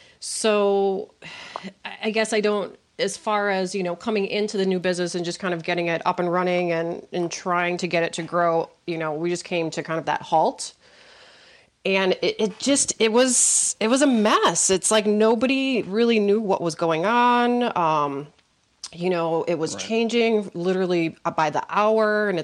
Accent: Wisconsin, United States; Obviously, I'm from Wisconsin, so with the agriculture, I know that's huge for our area.

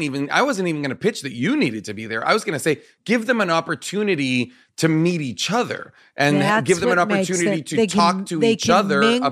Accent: Nahant, Massachusetts, United States; Are you aware of the controversy that is going on in my hometown of Nahant

